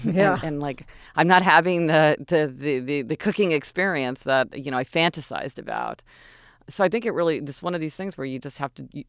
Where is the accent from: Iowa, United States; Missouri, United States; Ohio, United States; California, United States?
Missouri, United States; Kansas City; we're spoiled growing up in Kansas City. You know, everything was close.